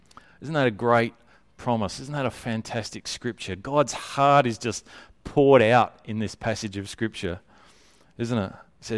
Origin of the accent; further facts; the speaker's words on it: Whyalla, South Australia, Australia; we're people from Whyalla